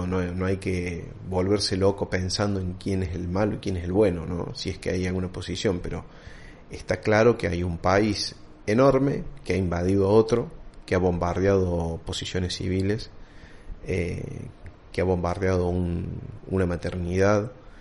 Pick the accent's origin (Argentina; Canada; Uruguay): Argentina; Argentina ya viene castigada desde hace décadas y décadas y décadas. Y seguimos lo mismo